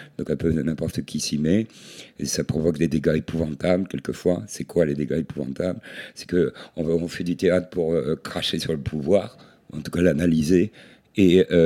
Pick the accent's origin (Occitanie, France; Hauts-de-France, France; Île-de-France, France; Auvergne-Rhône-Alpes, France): Hauts-de-France, France; Lille; born there; Et en fait, je suis né à Lille, et puis j'étais abandonné, tant mieux. Et puis après, j'ai vécu dans sur un quartier qui est à cheval sur la frontière